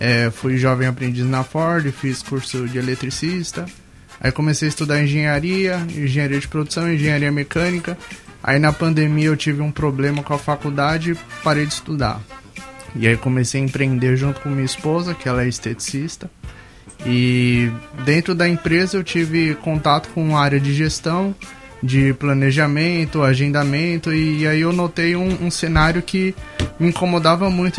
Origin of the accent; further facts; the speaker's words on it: São Paulo, Brazil; Não, eu sou de São Paulo.